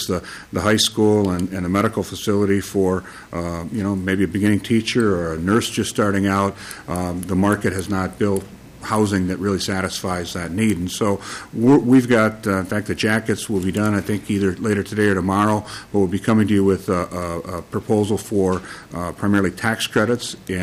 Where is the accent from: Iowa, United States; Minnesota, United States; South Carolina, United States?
Minnesota, United States; Albert Lea; So, for example, in my hometown of Albert Lea, I still own a tire store.